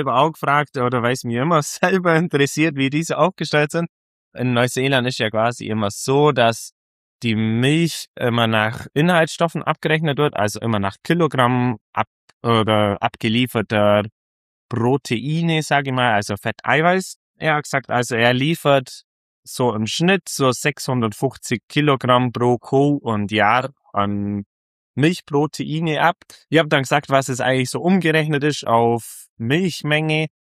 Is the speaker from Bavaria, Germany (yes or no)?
yes; Bavaria, Germany; genau. Ich komme aus Bayern, besser gesagt im Allgäu, eigentlich mittendrin, sage ich mal so, überall ein kleiner Grenzgänger.